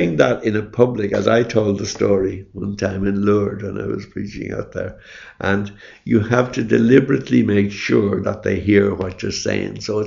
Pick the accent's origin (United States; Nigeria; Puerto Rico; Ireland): Ireland; Dublin, Leinster; accent: Dublin; I don't hear my accent as a Dublin accent very much, but when I hear it on a record, I hear the Dublin accent in it.